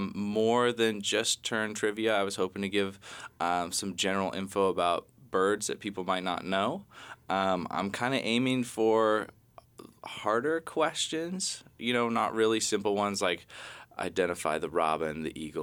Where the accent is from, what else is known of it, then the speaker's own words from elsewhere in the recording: Juneau, Alaska, United States; I'm from here. I was born and raised here in Juneau.